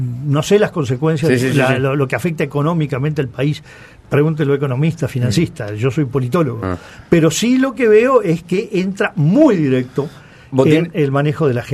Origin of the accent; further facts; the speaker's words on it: Dolores, Soriano, Uruguay; porque yo vivía en un pueblo del interior que ni siquiera era capital del departamento, bien, yo soy de Dolores